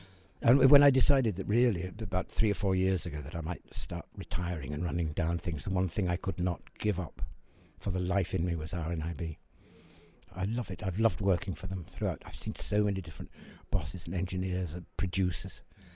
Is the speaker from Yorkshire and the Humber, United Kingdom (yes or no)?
yes; Yorkshire and the Humber, United Kingdom; born there